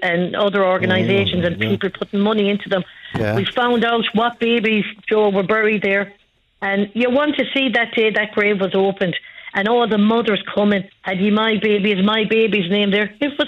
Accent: Galway, Connacht, Ireland; from Galway.

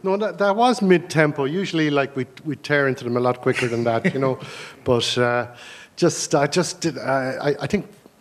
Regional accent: Munster, Ireland; We grew up in Tipperary. But when I was a teenager, I just wanted to listen to, you know, Radio Luxembourg.

